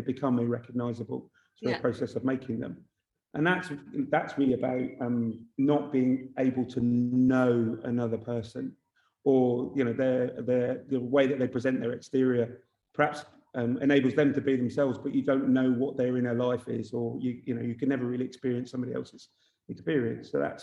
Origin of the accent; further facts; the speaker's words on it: South West England, United Kingdom; I come from Cornwall. And so all of my family's from Cornwall